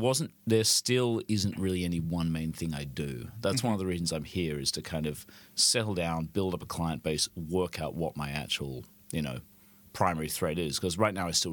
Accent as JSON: {"language": "English", "country": "Australia", "tie": "born or raised there", "accent": "mild hybrid Australian-British", "said": "I grew up in Australia, my dad's Australian, but my mum is actually British."}